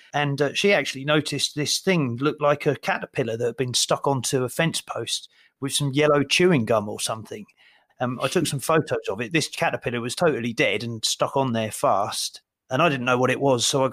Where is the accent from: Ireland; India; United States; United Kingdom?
United Kingdom; Portsmouth, South East England; born there; I was born in Portsmouth and I love hanging around there.